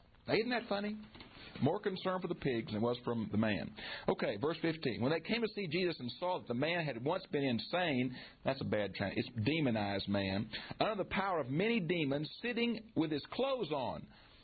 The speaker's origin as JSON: {"language": "English", "town": "Houston", "region": "Texas", "country": "United States", "tie": "born or raised there", "said": "I've been on the freeway in Houston, my hometown"}